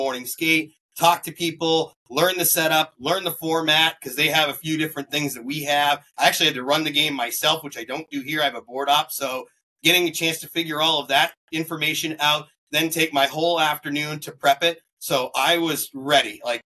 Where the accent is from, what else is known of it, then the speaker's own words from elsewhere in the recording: New England, United States; Growing up in New England, big Bruins fan.